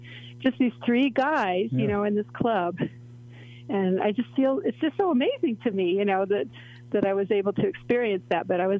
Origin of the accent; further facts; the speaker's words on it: Los Angeles, California, United States; Well, I'm part Northern Cheyenne, and I grew up in Los Angeles with my mother. My mother and my grandmother raised me, and my father's from Lame Deer, Montana, Northern Cheyenne, and I grew up in the heart of Los Angeles